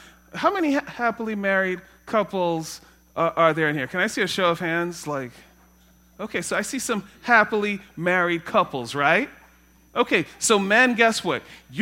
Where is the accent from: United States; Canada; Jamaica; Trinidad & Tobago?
Trinidad & Tobago; I mean, I'm from Trinidad and my wife is German and Native American, so we can't get away with that.